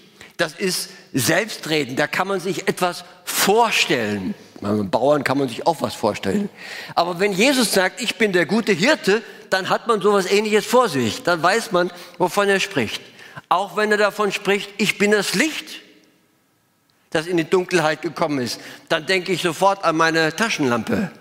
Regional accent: Graz, Styria, Austria; born there; geboren in Graz, Österreich.

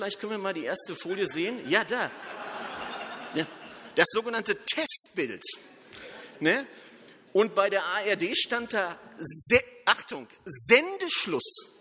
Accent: North Rhine-Westphalia, Germany; Jugendarbeitslosigkeit im Ruhrpott, wo ich herkomme.

